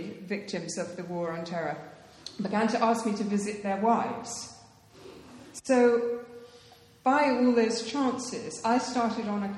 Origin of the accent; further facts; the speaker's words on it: United Kingdom; I found profoundly shaming as a British person.